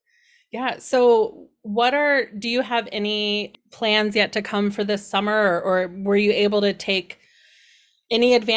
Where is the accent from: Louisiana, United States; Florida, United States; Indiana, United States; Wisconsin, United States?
Indiana, United States; I'm from Indiana. What do I know about orchids?